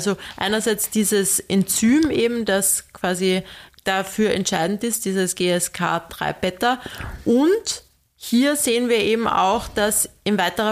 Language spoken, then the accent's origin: German; Austria; Aber hier ist die Vorgehensweise bei uns in Österreich so geregelt, dass ein Arzt muss diese mikrodosierte Lithiumtherapie quasi anordnen.